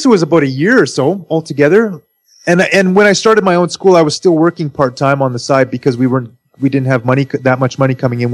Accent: Calgary, Alberta, Canada; moved away as an adult; now in Japan; I am from Calgary, Canada.

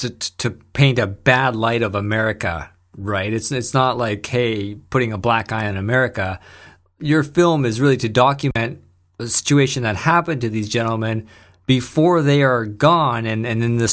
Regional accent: Vancouver, British Columbia, Canada; this actually happened in Canada as well, in my hometown of Vancouver.

